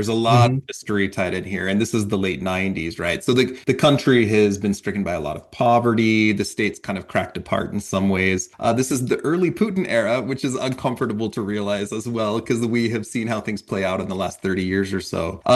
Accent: United States; as an American student in the 90s

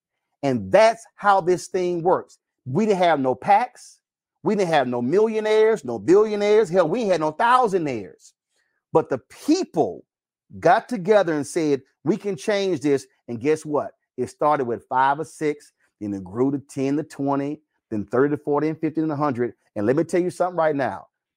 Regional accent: Texas, United States; He's a Texas senator. I'm from Texas.

